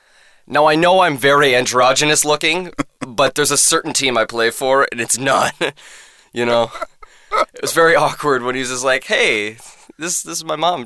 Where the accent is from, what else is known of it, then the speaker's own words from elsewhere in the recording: Kingston, Ontario, Canada; Well, I'm from a hockey town, actually.